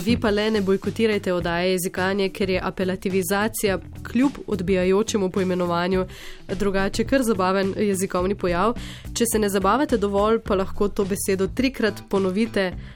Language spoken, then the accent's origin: Slovenian; Styria, Slovenia; Praktični primer, jaz sem Štajerka, pisano z veliko začetnico